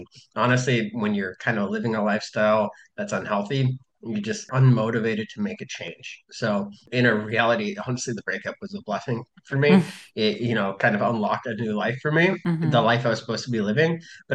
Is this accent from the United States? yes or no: yes; Idaho, United States; Funny enough, I'm from Idaho.